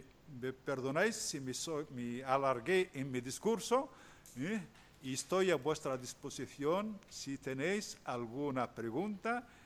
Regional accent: Western Sahara; Mi tierra es un territorio que tiene muchos recursos naturales. Fosfatos, petróleo, gas, pesca, y estas son las verdaderas causas de la continuidad del conflicto del Sahara Occidental.

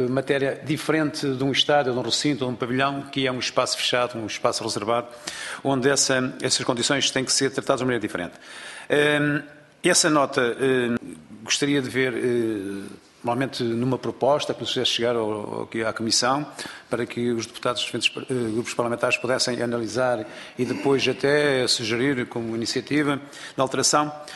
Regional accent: Santa Maria da Feira, Aveiro, Portugal; pessoalmente conheço um caso na minha terra, em Santa Maria da Feira

